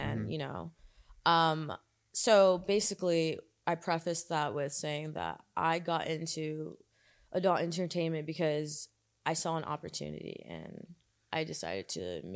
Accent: Deltona, Florida, United States; I'm actually I'm from like a smaller like town.

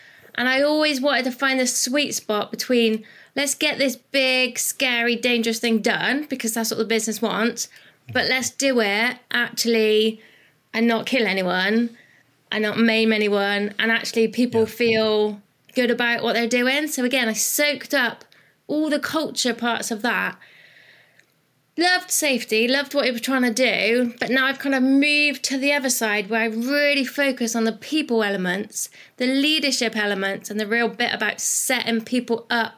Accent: Bristol, South West England, United Kingdom; you can tell by my awesome accent that I'm from the UK. From a little place called Bristol, which sits nicely between kind of England and Wales.

